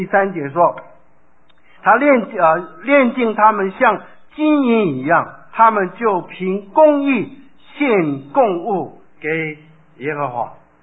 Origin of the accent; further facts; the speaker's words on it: South Korea; 我就想到我小的时候在韩国的时候，这个韩国的妇女啊